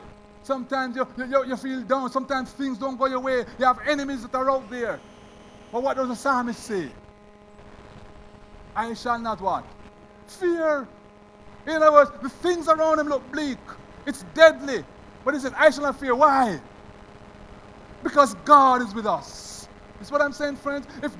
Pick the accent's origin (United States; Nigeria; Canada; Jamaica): Jamaica; I'm from Jamaica.